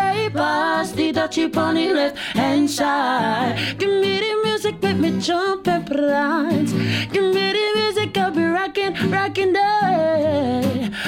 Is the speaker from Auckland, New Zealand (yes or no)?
yes; Auckland, New Zealand; we're from South Auckland, Pukekohe and Te Puaha Waikato.